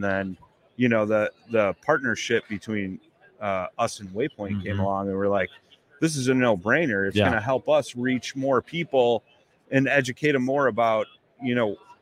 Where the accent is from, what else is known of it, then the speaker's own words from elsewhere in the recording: Chicago, Illinois, United States; I'm a blues man. I'm from Chicago.